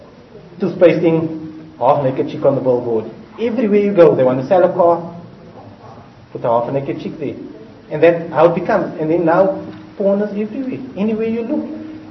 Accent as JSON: {"language": "English", "town": "Cape Town", "region": "Western Cape", "country": "South Africa", "said": "I'm from Cape Town, so Urdu, that doesn't agree properly with me"}